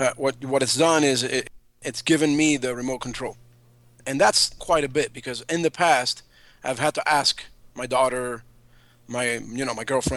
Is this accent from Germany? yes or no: no; Cuba; now in Miami, United States; I live in Miami, Florida. I am originally from Cuba.